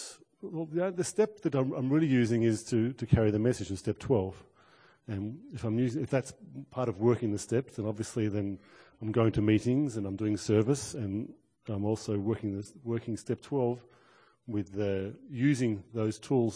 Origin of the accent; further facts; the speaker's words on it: Israel; English is a second language; I come from Israel